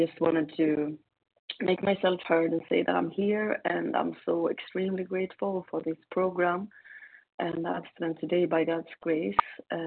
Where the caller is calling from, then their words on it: Sweden; Yeah, hello … from Sweden.